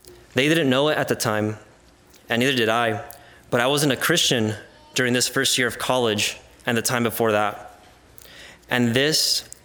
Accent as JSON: {"language": "English", "town": "Soledad", "region": "California", "country": "United States", "tie": "born or raised there", "also_born_or_lived": "Salinas", "first_language": "Spanish", "second_language": "English", "said": "Throughout my infancy, I lived with my mother and her parents in Soledad, California, about 25 miles south of Salinas."}